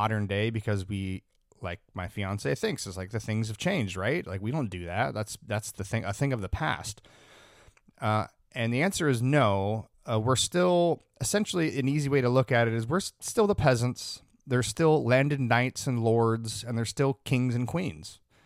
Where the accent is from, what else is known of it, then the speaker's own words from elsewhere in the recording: United States; my European histories lacks, I am an American, so forgive me.